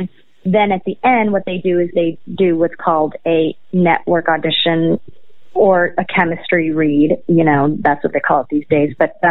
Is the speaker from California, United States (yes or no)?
yes; Los Angeles, California, United States; So I'm born and raised in California, in Los Angeles. I'm a Angeleno. And basically, I grew up here at the beach every weekend as a kid